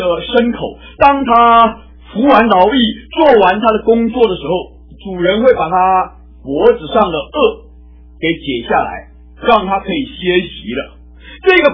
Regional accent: China; 并不是因为像我们中国人所说的我们忌讳死亡，我们避免去谈到死亡。

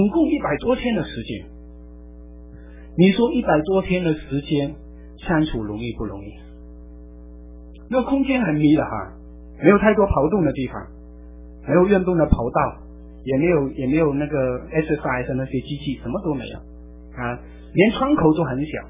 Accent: China; 我们中国人对这个神的事情早就知道，早就知道。

